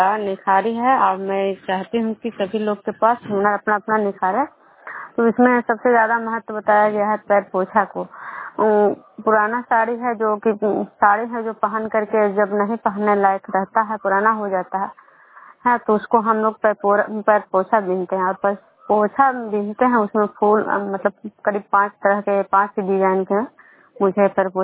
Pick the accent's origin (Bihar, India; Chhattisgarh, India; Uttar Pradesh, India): Bihar, India; Vishnupur